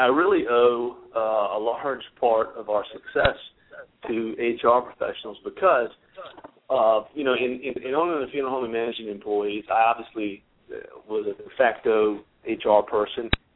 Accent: Bowling Green, Virginia, United States; But I'm from Bowling Green, Virginia. In fact, I'm an 11th generation Virginian.

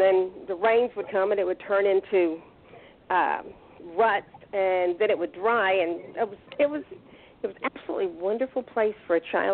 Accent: Alabama, United States; that is the down-home, blue-collar wisdom that I grew up with in South Alabama.

